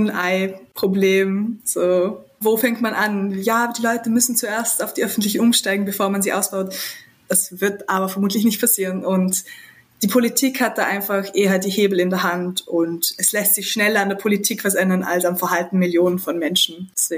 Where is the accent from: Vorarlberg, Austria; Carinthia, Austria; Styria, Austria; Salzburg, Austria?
Vorarlberg, Austria; moved away as an adult; now in Vienna, Austria; bald jetzt 23 Jahre alt. Ich bin aufgewachsen in Vorarlberg, in diesem ganz kleinen Zipfelchen in Österreich, an der Grenze zur Schweiz, und bin dann mit 18 Jahren nach Wien gezogen, um dort Soziologie zu studieren.